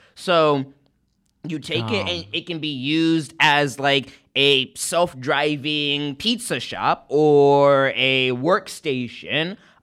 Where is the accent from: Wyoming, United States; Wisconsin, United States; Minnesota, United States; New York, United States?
New York, United States; Queens; born there; So I claim Jamaican because I was born in Jamaica.